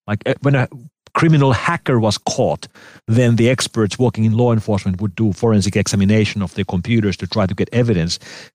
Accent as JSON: {"language": "English", "country": "Finland", "said": "here in my home country, which is tiny, we have 5 million people living in Finland."}